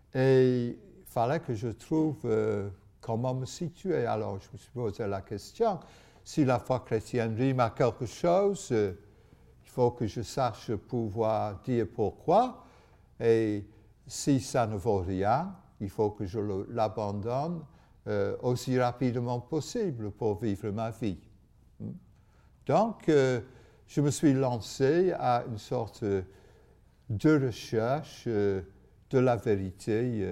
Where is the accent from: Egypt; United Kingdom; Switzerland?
United Kingdom; England; French is a second language; now in France; je suis anglais. Mais à moitié anglais, parce que mes parents étaient gallois. Et donc, je suis plus gallois qu'anglais, en réalité.